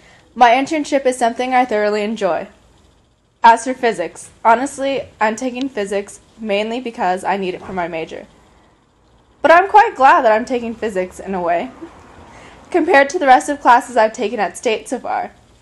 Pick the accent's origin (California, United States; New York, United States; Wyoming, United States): California, United States; Simi Valley; My hometown is Simi Valley, California, which is located in the outskirts of Los Angeles.